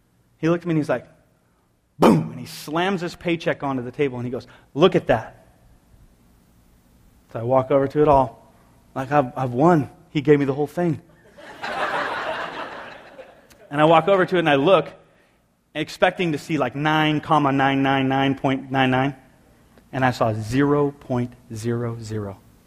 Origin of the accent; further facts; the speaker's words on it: San Jose, California, United States; we grew up in San Jose in a two-bedroom apartment in the ghetto.